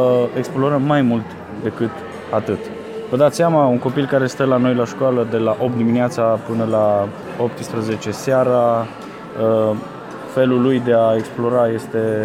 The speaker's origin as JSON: {"language": "Romanian", "town": "Timișoara", "region": "Timiș County", "country": "Romania", "said": "că sunt timișorean și iubesc timișorenii"}